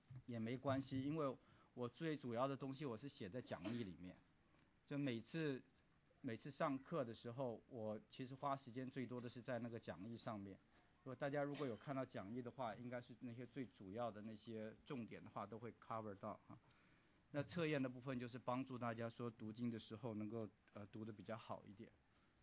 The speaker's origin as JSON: {"language": "Chinese", "country": "Taiwan", "said": "像我们从台湾来的男孩子以前当过兵哈，受过那个军训哈"}